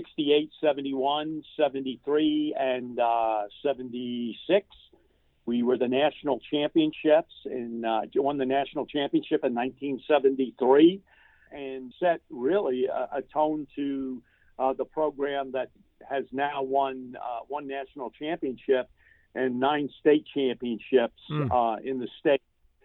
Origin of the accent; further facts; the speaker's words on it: New Jersey, United States; you know, I came from New Jersey, and I think that going to Florida was the first time I had been out of the state of New Jersey